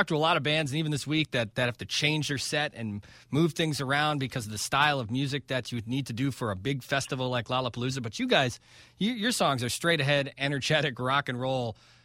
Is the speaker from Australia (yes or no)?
no; Chicago, Illinois, United States; you know, it's funny being a Chicagoan, I listen to your music and I love it.